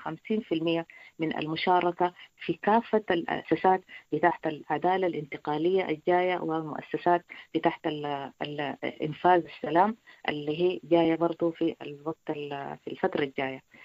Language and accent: Arabic; Darfur, Sudan; ونحن عندنا في دارفور نساء يعني لهم كل الميزات